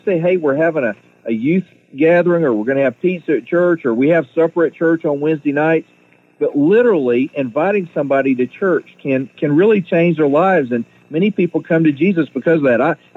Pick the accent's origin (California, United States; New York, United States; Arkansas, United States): Arkansas, United States; Little Rock; also born or lived in Ohio; But I grew up in Little Rock, Arkansas after I was born in Ohio. But Little Rock is home.